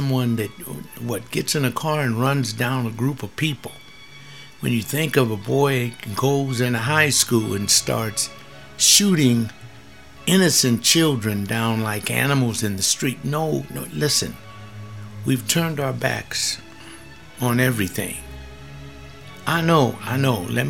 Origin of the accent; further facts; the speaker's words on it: California, United States; I grew up here in South Central in the black community